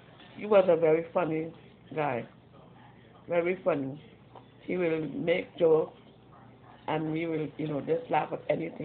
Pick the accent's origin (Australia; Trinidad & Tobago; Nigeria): Trinidad & Tobago; When I was growing up in Trinidad, things was a little bit better, you know.